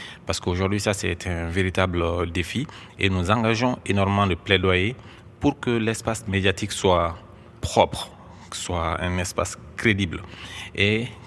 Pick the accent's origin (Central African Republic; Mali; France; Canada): Mali; j'ai décidé de revenir en Afrique et surtout chez moi au Mali